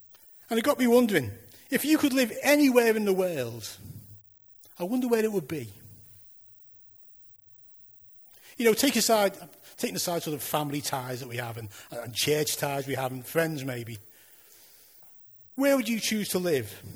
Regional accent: Liverpool, North West England, United Kingdom; I have a proper accent, unlike the rest of you. Okay, so I'm from Liverpool

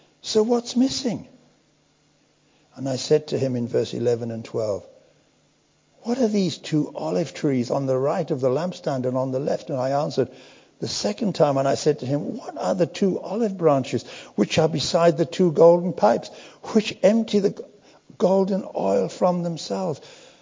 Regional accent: Darlington, North East England, United Kingdom; born there; I was born up in Darlington. I lived on the A1.

